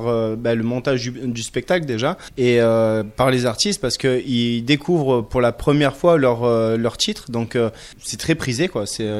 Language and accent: French; Gap, Provence-Alpes-Côte d'Azur, France; moi je suis originaire de Gap, mais j'ai vécu pas mal d'années dans le coin.